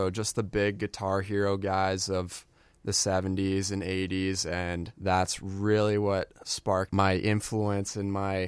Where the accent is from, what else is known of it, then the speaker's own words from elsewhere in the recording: Edmonton, Alberta, Canada; I was born and raised in Edmonton, lived in the same spot my whole life, north side, where I'm at.